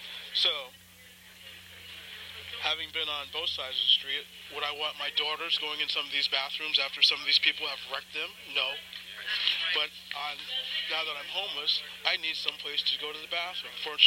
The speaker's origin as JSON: {"language": "English", "region": "Northeast", "country": "United States", "lives_now": "California, United States", "said": "I'm from the East Coast, Northeast Coast. I recently arrived in California back in February, and I fully intend to retire in Santa Cruz."}